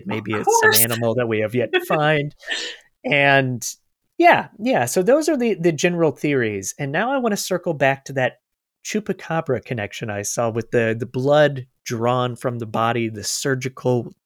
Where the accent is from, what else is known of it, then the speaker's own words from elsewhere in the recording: Florida, United States; because growing up in Florida, they're big.